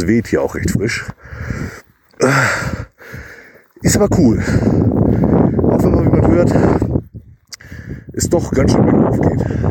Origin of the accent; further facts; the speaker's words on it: Hamburg, Germany; also 2.600 Meter mal zu erleben als Hamburger